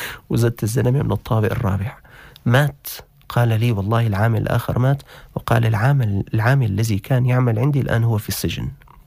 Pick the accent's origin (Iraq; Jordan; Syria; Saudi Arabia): Syria; شركات البناء الموجودة عندنا في الشام.